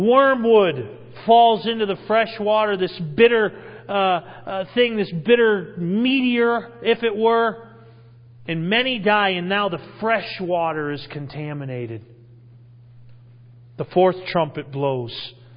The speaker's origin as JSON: {"language": "English", "region": "New England", "country": "United States", "said": "We're from New England. I mentioned that already. Did I mention we're from New England?"}